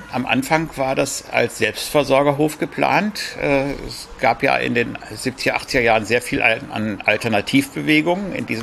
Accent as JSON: {"language": "German", "town": "Bielefeld", "region": "North Rhine-Westphalia", "country": "Germany"}